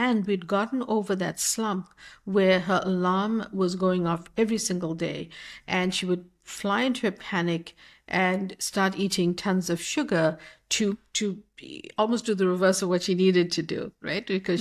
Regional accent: South Africa; moved away as an adult; I grew up in South Africa before I had the opportunity to study in Boston. And I grew up as a child in apartheid, not really understanding why the color of my skin mattered to things I was permitted to do and not permitted to do.

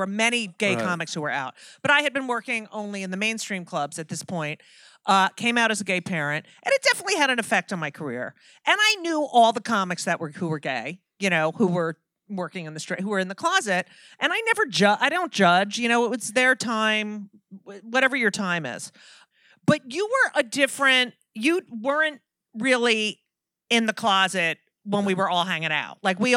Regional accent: New Jersey, United States; Okay, but I grew up in New Jersey, and that's part.

